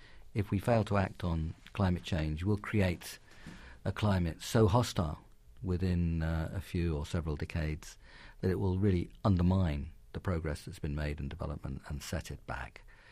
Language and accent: English; London, United Kingdom; accent: London; For all people, including London, and you can tell by my accent that that's a city I have some attachment to.